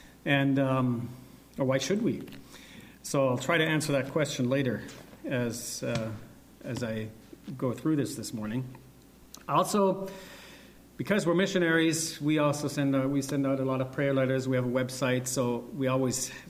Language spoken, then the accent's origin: English; Germany; English is a second language; We're from Germany. We were born and raised in Germany, and we're Bible translators.